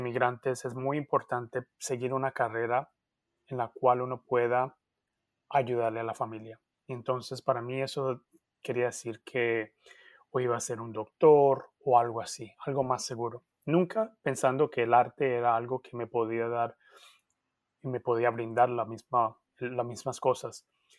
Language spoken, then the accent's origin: Spanish; Cali, Valle del Cauca, Colombia; moved away; Viví en Cali, nací en Cali. Y cuando era niñito, me mantenía haciendo teatros, me mantenía organizando eventos así teatrales en nuestra cuadrita, en nuestro barrio pobrecito.